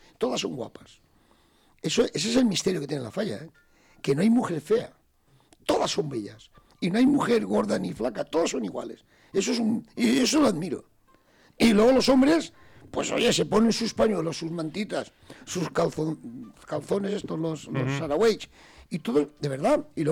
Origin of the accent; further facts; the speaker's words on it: Valencian Community, Spain; Tenemos unas narices y somos valencianos hasta la muerte.